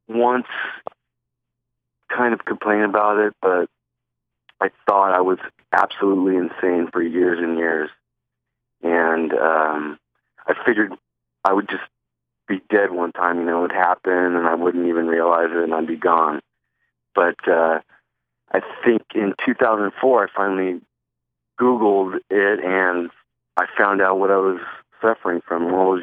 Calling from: California, United States; from California.

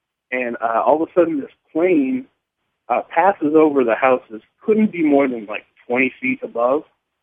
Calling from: California, United States; I'm calling from California.

